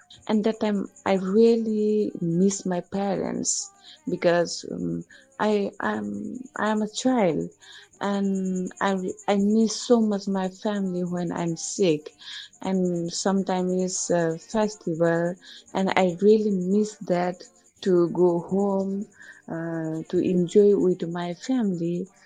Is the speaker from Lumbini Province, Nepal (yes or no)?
yes; Dang, Lumbini Province, Nepal; English is a second language; I am from Dang. … is one of the indigenous community and belongs to the Tharu community. And this Tharu community especially lives in Nepal